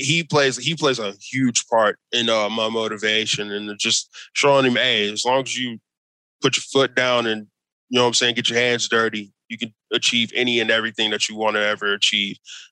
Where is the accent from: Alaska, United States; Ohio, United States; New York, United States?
Ohio, United States; I mean, yeah, I am from Ohio.